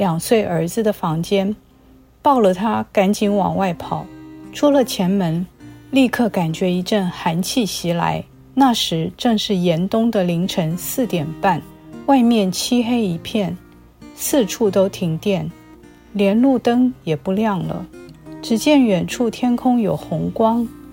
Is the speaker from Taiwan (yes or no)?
yes; Taiwan; 虽然从小在台湾也偶尔会有地震